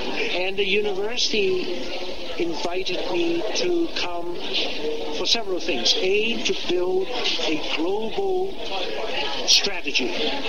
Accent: Singapore; Furthermore, I grew up in Singapore, so I know how they do it.

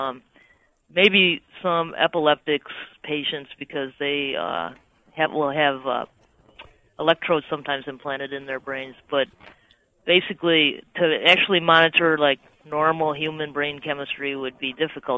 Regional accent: Detroit, Michigan, United States; I grew up in Detroit, so there's a Cranbrook Institute

